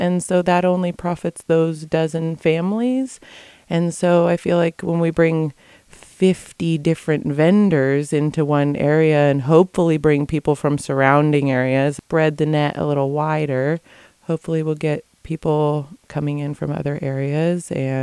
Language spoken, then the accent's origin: English; Whale Gulch, California, United States; I was born and raised in Whale Gulch